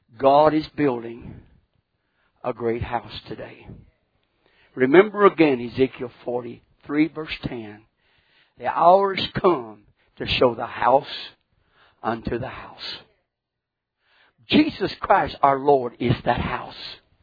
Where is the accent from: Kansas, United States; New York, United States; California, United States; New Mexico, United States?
California, United States; also born or lived in Oklahoma / Texas; I was born in Oklahoma, grew up in California, and lived in Texas since I was a teenager. So you see, I'm all messed up.